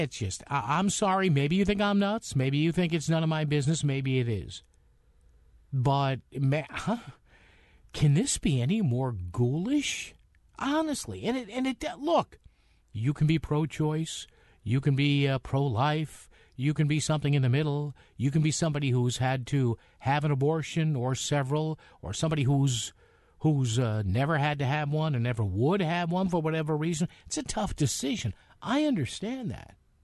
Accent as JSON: {"language": "English", "town": "New Haven", "region": "Connecticut", "country": "United States", "tie": "born or raised there", "said": "There is a very involved and fascinating story going on in my hometown, New Haven, the city of Elms"}